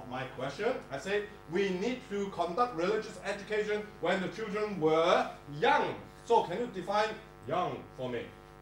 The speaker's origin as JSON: {"language": "English", "town": "Edinburgh", "region": "Scotland", "country": "United Kingdom", "said": "I love Edinburgh, by the way. I'm from Edinburgh as well."}